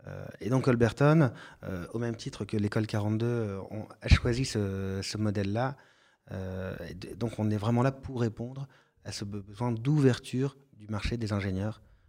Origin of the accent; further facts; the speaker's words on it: France; je suis français et fier de l'être, pro-français